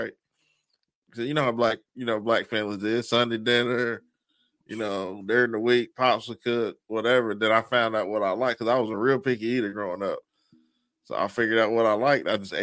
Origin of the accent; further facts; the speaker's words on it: the South, United States; Yes, sir. I'm from the South.